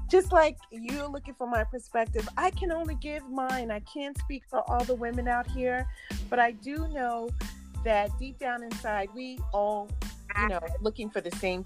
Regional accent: New York, United States; now in Georgia, United States; I'm from New York.

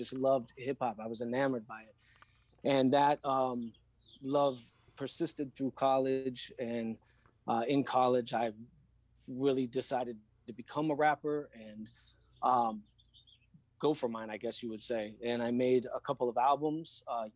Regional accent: Raymore, Missouri, United States; I grew up in Raymore, Missouri, just south of Kansas City.

